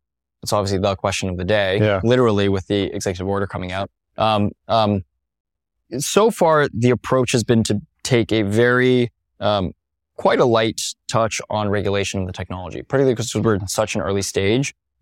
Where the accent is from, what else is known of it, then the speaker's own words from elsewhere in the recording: Los Alamos, New Mexico, United States; I grew up in Los Alamos, New Mexico. Parents, physicists at the lab, a lot of physicists at that lab.